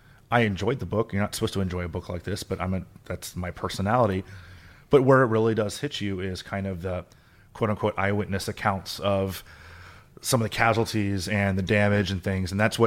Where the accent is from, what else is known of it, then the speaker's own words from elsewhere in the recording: Florida, United States; I'm from South Florida